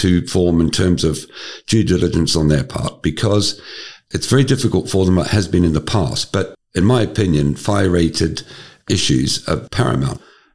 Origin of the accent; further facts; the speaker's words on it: New Zealand; now in United Kingdom; I come from New Zealand